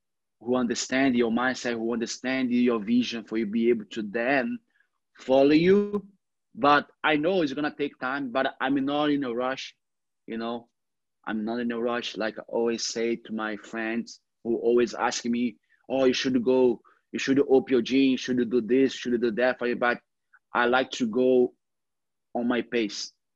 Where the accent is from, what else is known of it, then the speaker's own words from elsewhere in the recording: Rio de Janeiro, Brazil; English is a second language; Because in Brazil, where I grew up in Copacabana, you don't see that.